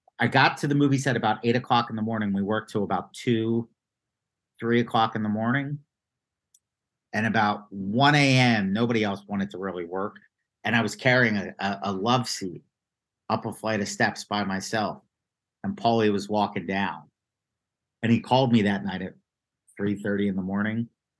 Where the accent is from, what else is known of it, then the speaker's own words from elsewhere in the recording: Philadelphia, Pennsylvania, United States; I'm like, I'm a kid from Philly on vacation.